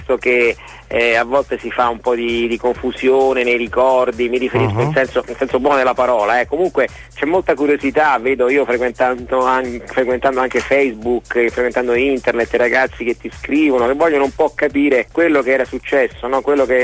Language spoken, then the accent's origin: Italian; Rome, Lazio, Italy; Roma, la città, quella che sta al centro d'Italia.